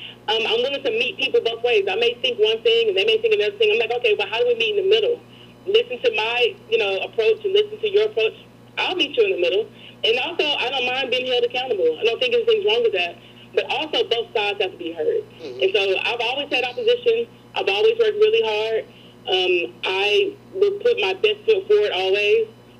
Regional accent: Nashville, Tennessee, United States; You know, Nashville, when you're born and raised in Nashville, and I've lived here, like I said, 3 generations, 44 years

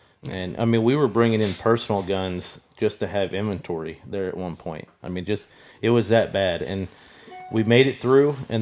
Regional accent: Weston, Missouri, United States; I'm from around here. I grew up in Weston, graduated from Weston. I live here in Platte City now, close to the shop.

